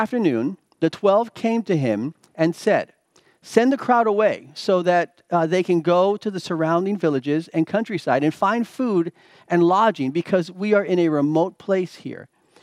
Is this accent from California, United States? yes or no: no; Miami, Florida, United States; growing up in Miami, we had hurricanes, and Hurricane Andrew, if you remember in 1992, those who remember that, devastated South Florida.